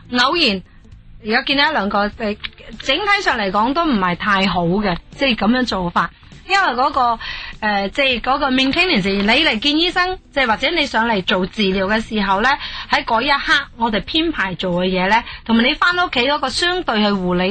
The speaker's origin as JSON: {"language": "Cantonese", "country": "China", "said": "佢嗰种皮肤咧，就系我哋中国人男女都好羡慕嗰种白里透红"}